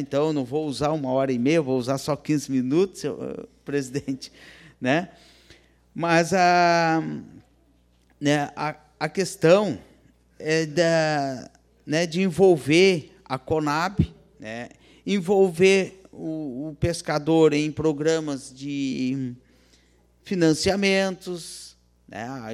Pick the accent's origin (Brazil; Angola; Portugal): Brazil; Rio Grande do Sul; desejamos que o melhor aconteça para nós gaúchos. Né? Nós somos gaúchos.